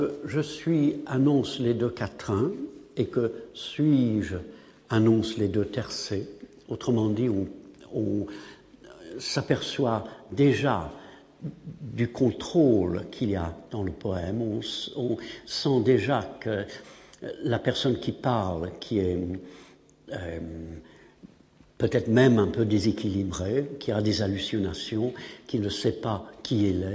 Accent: England, United Kingdom; French is a second language; en tant qu'anglais, je trouve très difficile parfois, en lisant la poésie française

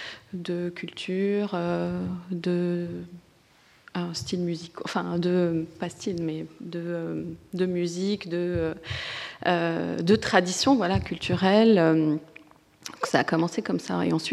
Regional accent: Beirut, Beirut Governorate, Lebanon; je suis née à Beyrouth, au Liban, donc dans les années 80. Et je suis née, j'ai grandi en français et en arabe. Donc la double langue, en tout cas, a tout de suite existé dans ma vie.

